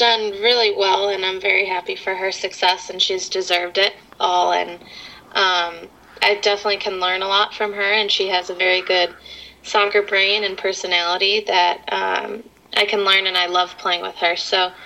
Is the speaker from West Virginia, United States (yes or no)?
no; Chicago, Illinois, United States; I like my hometown. My family's still here, and I'm just very lucky that where we play, it's practically in my backyard. So I am very happy I'm at Chicago